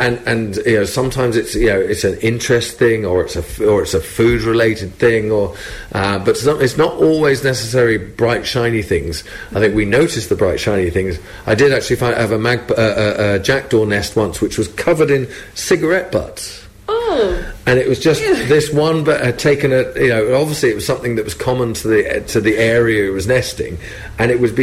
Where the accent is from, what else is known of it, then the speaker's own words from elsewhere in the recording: England, United Kingdom; So I'm obviously from England, and we have a slightly different rhyme, you know.